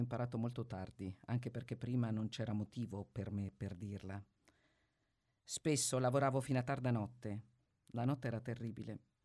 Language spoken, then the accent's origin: Italian; Ukraine; Italian is a second language; now in Italy; Vengo dall'Ucraina, anche se vengo non è il verbo giusto. Mi hanno portato qui con la forza.